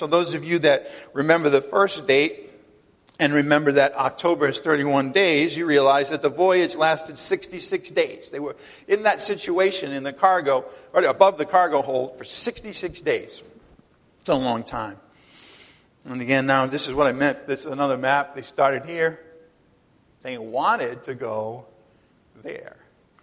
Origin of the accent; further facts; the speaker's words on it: New England, United States; You know, I'm from New England